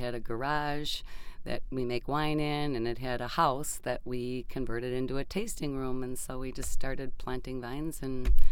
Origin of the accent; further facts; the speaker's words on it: Moorhead, Minnesota, United States; Okay, well, I grew up in Moorhead.